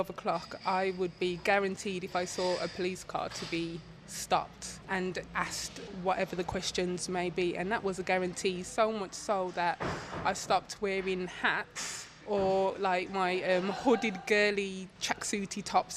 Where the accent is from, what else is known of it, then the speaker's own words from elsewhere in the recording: United Kingdom; the fact that we're British, what does that say?